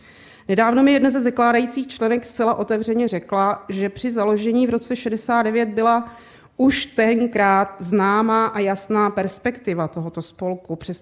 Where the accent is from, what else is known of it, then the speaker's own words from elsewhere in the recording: Jablonec nad Nisou, Liberec Region, Czechia; pocházím z Jablonce, z této oblasti, kde byla velmi silná německá menšina po válce.